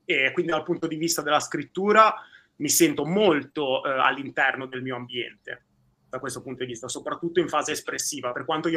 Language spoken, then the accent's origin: Italian; Genoa, Liguria, Italy; Genovese di nascita, di origine, poi papà emiliano, mamma calabrese, quindi insomma una Saudagi anche lì, un bel mix. E vivo sempre in provincia di Genova